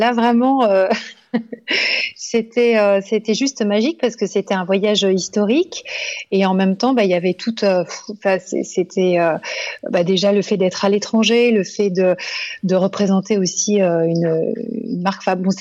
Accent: Nice, Provence-Alpes-Côte d'Azur, France; j'ai eu toute une formation plus dans le sud, parce qu'à la base, je suis niçoise. Donc, j'ai fait vraiment ma formation du côté de Cannes.

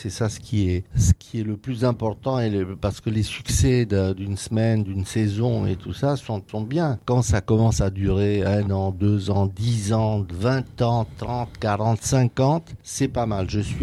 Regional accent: Romania; moved away; Vous savez, quand j'ai quitté la Roumanie, je faisais des tournées, j'allais en Amérique et après les concerts, chaque fois, il y avait plein de Russes qui venaient, qui me parlaient en russe parce qu'ils pensaient que je suis russe.

